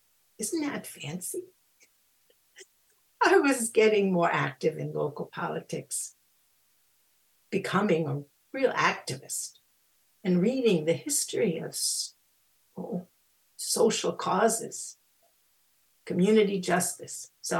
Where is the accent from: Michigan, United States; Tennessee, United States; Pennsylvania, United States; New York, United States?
New York, United States; Brooklyn; And that was a different world indeed from where I grew up in Brooklyn.